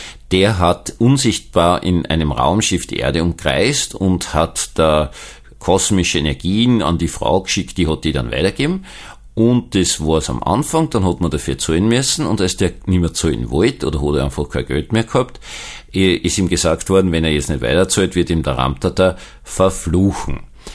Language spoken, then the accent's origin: German; Austria; das darf ich jetzt als Österreicher einmal sagen